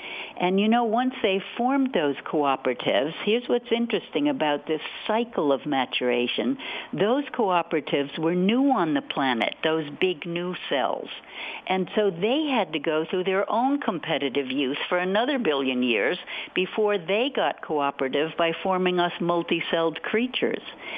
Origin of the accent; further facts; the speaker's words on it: New York, United States; you know, I'm an old Hudson River girl. I grew up on the Hudson.